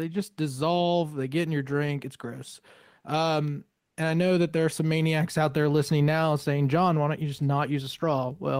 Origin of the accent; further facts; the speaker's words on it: Parkersburg, West Virginia, United States; Chuck and I grew up in Parkersburg, which is home of DuPont